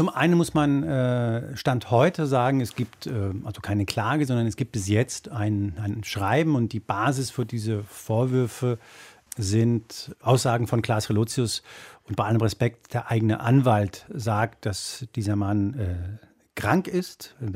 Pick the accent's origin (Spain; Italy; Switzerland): Spain; German is a second language; seit neuestem auch aus meinem Heimatland Spanien